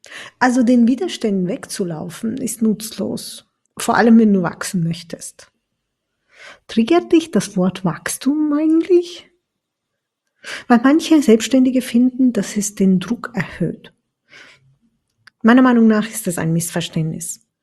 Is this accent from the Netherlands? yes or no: no; Turkey; German is a second language; Das Schicksal ist nämlich für so viele Sachen zuständig in meiner Heimat, in der Türkei.